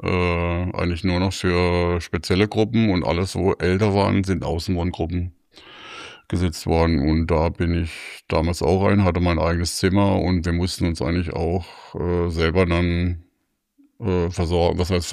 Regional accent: Baden-Württemberg, Germany; ich komme aus Emmendingen, das ist in der Nähe von Freiburg. Aufgewachsen bin ich aber in Eugenschwick. Da bin ich mit knapp 2 Jahren in ein Kinderheim, auch der Nonnen der göttlichen Vorsehung, gekommen.

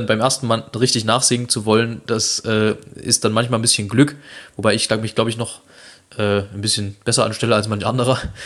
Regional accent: Saxony, Germany; accent: Saxon; Muskulär schlaff kannst du als Sachse immer sein.

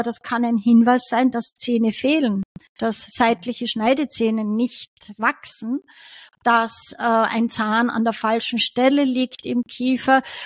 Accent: Styria, Austria; Ich bin aus der Steiermark

